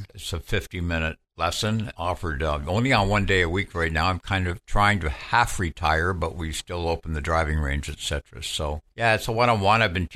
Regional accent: London, United Kingdom; moved away as an adult; when I was a kid growing up in London, and we lived near Thames Valley Golf Club

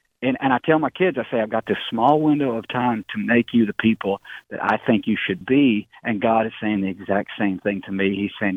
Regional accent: Tennessee, United States; You know, growing up in East Tennessee, you know, whenever you kind of mess up really big and you're a Christian

